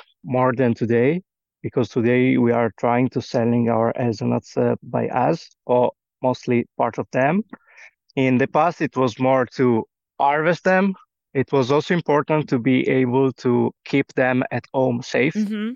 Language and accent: English; Diano d'Alba, Piedmont, Italy; English is a second language; So I remember about growing up in Diano d'Alba, like an immense playground immersed in the nature.